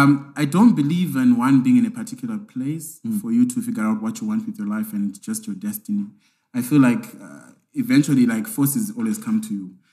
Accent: Zimbabwe; I'm like, no, I'm from Zimbabwe, actually.

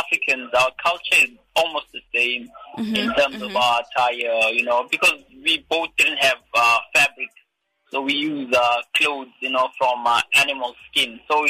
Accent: DR Congo; I'm from the DRC, which is the Democratic Republic of Congo.

